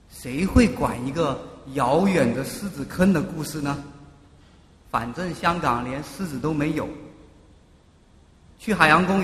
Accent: China; 他知道我来自大陆

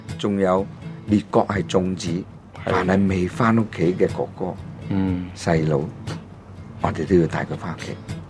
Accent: China; 嘅后裔嘅心俾咗我哋中国人

